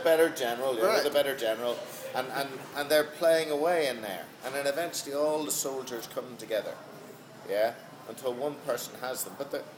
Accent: Ireland; It's a bit like being Irish, you know.

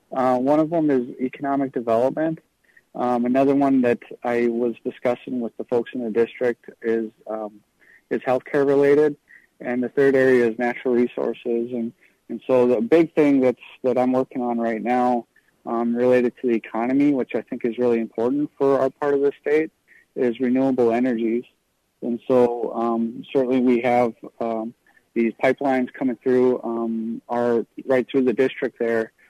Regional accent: Strawberry Lake, Minnesota, United States; I'm originally from Strawberry Lake on White Earth Reservation.

